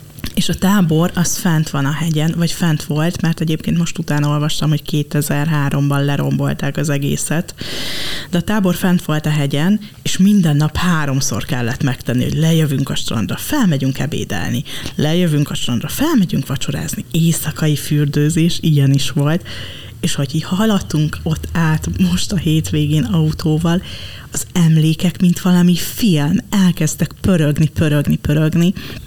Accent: Dunaújváros, Fejér, Hungary; És én dunaújvárosi vagyok.

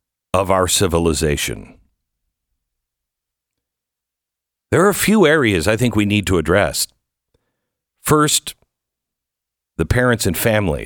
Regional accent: United States; I'm one American among, I think, many that no longer believe in you.

